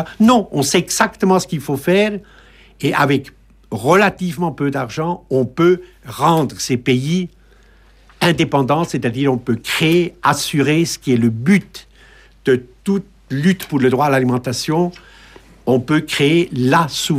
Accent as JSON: {"language": "French", "region": "Geneva", "country": "Switzerland", "said": "ou suisse aussi, je suis de Genève"}